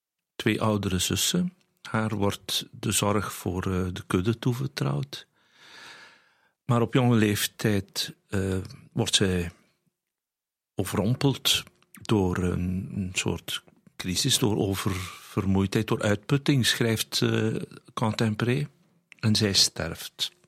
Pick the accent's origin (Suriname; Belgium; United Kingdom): Belgium; Borgloon, Flanders; Ik ben uit Borgloon.